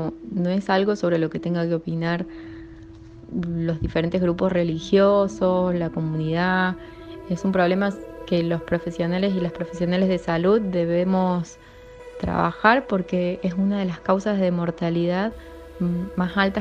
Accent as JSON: {"language": "Spanish", "region": "Córdoba", "country": "Argentina", "said": "Yo vengo de la provincia de Córdoba, que es una provincia con una presencia de grupos antiderechos muy importante"}